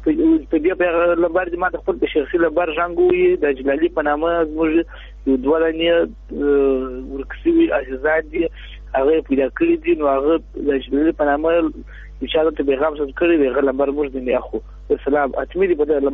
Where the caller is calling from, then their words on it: Helmand, Afghanistan; د هلمند ولایت نه اړیکه نیولی ده.